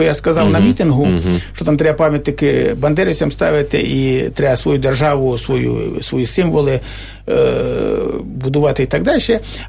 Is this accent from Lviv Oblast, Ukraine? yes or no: yes; Staryi Sambir, Lviv Oblast, Ukraine; І рух висунув по округу Старосамбірському, звідки я родом.